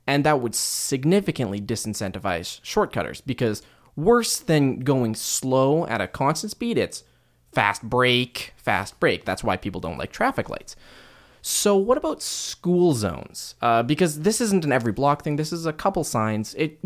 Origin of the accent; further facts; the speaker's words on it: Sherwood Park, Alberta, Canada; because I grew up in Sherwood Park, and the thing about Sherwood Park is we've got playground zones there.